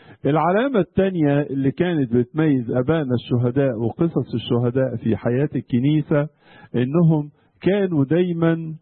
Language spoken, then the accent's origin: Arabic; Egypt; في ترنيمة كده عندنا في مصر مش عارف وصلتكم ولا لا